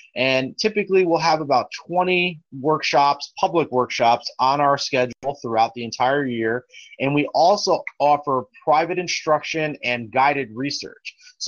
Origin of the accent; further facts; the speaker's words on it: New Jersey, United States; I grew up in New Jersey, outside of New York City. So that was sort of my upbringing.